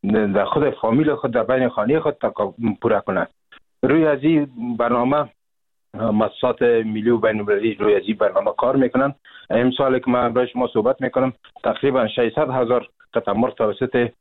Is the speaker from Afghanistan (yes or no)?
yes; Afghanistan; ما و شما از افغانستان هستیم